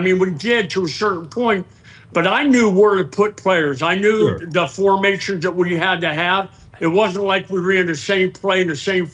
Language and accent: English; Pittsburgh, Pennsylvania, United States; because Dan, I know I grew up also in the Pittsburgh area